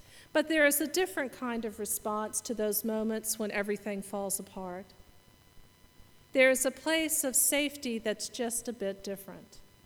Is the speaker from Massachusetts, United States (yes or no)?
no; Alexandria, Virginia, United States; And I mostly noticed them in my hometown of Alexandria, Virginia.